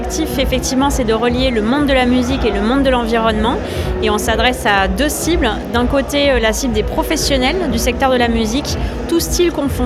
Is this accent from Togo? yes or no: no; Nouvelle-Aquitaine, France; now in Bordeaux, France; même si je vis à Bordeaux, je suis originaire du Pays Basque